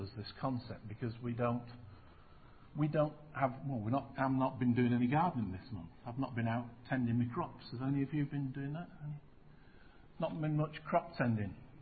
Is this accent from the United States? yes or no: no; England, United Kingdom; So I think if we were an agrarian society, we still wouldn't celebrate because we are English.